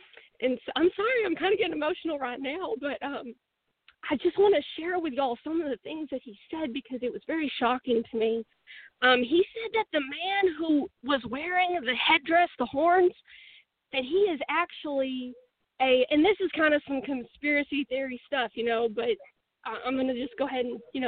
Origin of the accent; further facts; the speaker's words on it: Texas, United States; Oh, yeah, I'm from Texas.